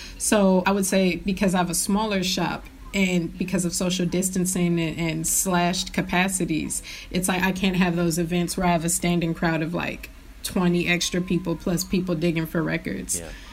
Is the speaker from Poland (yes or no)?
yes; Poland; I'm from Poland, you know, and like it was crazy.